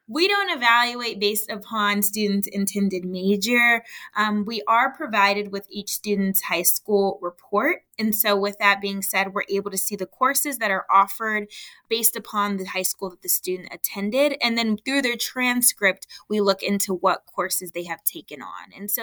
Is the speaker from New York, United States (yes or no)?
no; Los Angeles, California, United States; I'm born and raised in Los Angeles, so I love my city.